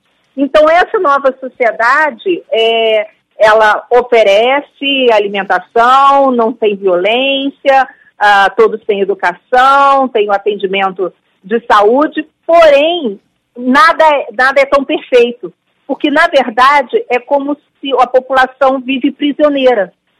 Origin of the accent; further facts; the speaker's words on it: Rio de Janeiro, Brazil; Sou carioca.